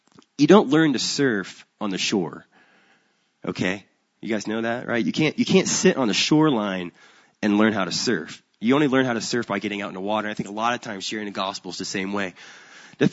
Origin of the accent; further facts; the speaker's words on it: Oklahoma, United States; Originally, though, however, I'm from Oklahoma, and we don't have surfing in Oklahoma.